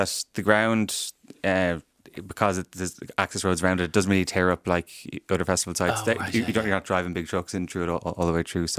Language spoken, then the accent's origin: English; Ballyhaunis, Connacht, Ireland; I was like, "You know, I'm from Ballyhaunas," and his face just dropped.